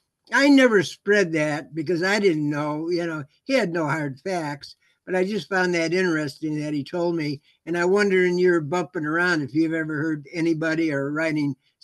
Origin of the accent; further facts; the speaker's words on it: Cleveland, Ohio, United States; And I'm originally from Cleveland.